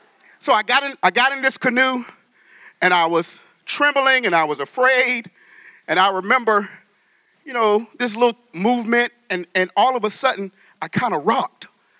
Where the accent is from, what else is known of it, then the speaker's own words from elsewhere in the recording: North Carolina, United States; accent: North Carolina; now in Richmond, United States; Now, I live in Richmond, but I am from North Carolina. Any North Carolinians in here? Hey, there you go. So that accent will come out if you have not heard it.